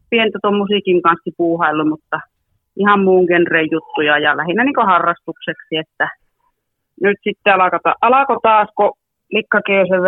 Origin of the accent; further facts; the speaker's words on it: Sodankylä, Lapland, Finland; No ehkä tuolla Sodankylässä ihmiset tunnistaa, kun siellä kotipuolella käy